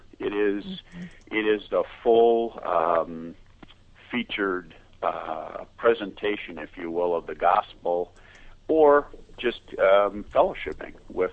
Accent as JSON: {"language": "English", "town": "Milwaukee", "region": "Wisconsin", "country": "United States", "said": "I'm from Milwaukee myself, and the pastor's from Minnesota"}